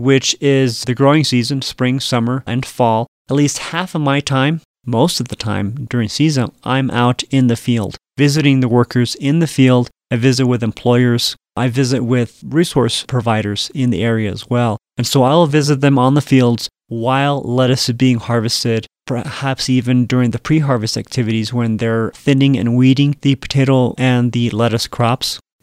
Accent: Miami, Florida, United States; now in Colorado, United States; Originally, I was born and raised in Miami, Florida. So I moved out to Colorado in 1996 with my family.

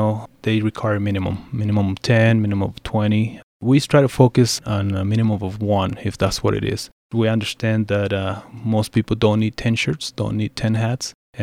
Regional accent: Juarez, Chihuahua, Mexico; also born or lived in Texas; now in San Luis Valley, United States; Well, I'm originally from Juarez, Mexico.

